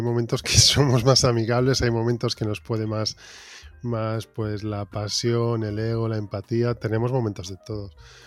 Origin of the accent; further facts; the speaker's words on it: Papiol, Catalonia, Spain; yo tengo un colega en mi pueblo, de donde yo soy, que es Papiol, un pueblecito pequeño aquí en Barcelona